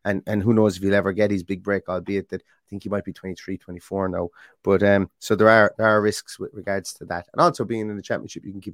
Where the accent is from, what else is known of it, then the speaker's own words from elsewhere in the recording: Ireland; Being Irish, I was absolutely thrilled to see